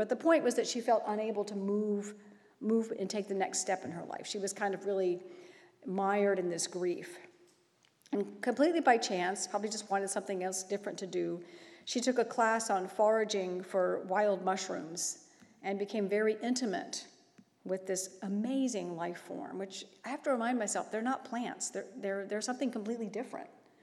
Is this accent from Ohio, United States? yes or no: yes; Dayton, Ohio, United States; born there; I grew up in various cities around the country. In fact, I was born in Dayton, Ohio. So I'm somewhat familiar with this part of the country, but I haven't lived there for a really long time.